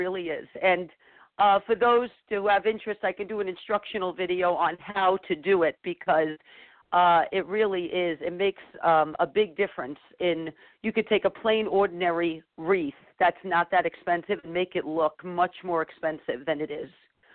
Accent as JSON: {"language": "English", "town": "Bronx", "region": "New York", "country": "United States", "tie": "born or raised there", "also_born_or_lived": "New Rochelle", "lives_now": "Fishkill, United States", "said": "And so I growing up, I actually originally from the Bronx, New York. I'm from the Bronx. And then we moved to New Rochelle, and we finally ended up in Fishkill, New York"}